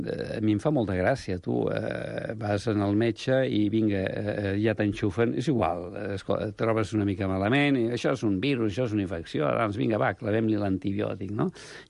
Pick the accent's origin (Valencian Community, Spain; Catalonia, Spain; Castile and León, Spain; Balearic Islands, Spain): Catalonia, Spain; Sant Cugat del Vallès; Jo sóc fill de Sant Cugat, i jo recordo quan Sant Cugat érem 7.500, ara són 75.000